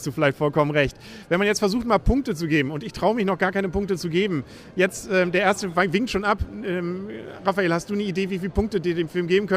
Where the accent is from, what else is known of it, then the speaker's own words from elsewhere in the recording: Lower Saxony, Germany; Gerade für mich als Ostfriese natürlich ein peinlich berührter Moment